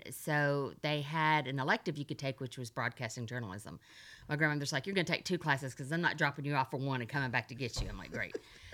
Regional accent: Memphis, Tennessee, United States; I love Memphis. I love the heritage of Memphis. I say I won't move back.

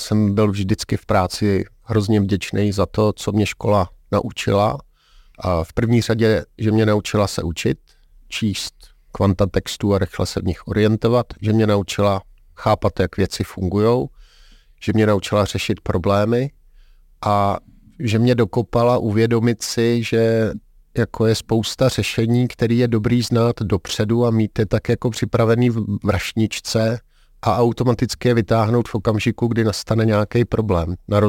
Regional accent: Karlovy Vary, Karlovy Vary Region, Czechia; No, já jsem Karlovarák původně.

